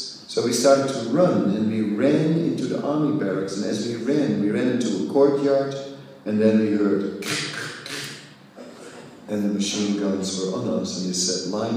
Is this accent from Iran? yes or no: no; Netherlands; English is a second language; I don't speak Engels. I'm from Holland. No Engels, only Holland.